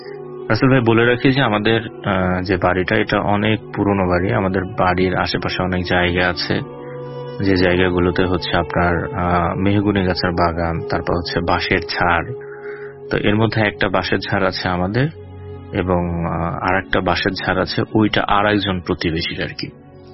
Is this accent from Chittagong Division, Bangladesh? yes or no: no; Rajbari, Dhaka Division, Bangladesh; now in Dhaka, Bangladesh; আমার বাড়ি হচ্ছে রাজবাড়িতে, আমি ঢাকাতে থাকি দীর্ঘদিন যাবৎ।